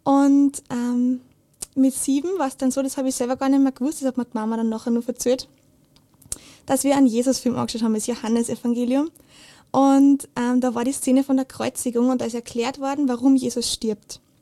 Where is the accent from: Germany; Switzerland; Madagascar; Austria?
Austria; Steyr, Upper Austria; born or raised there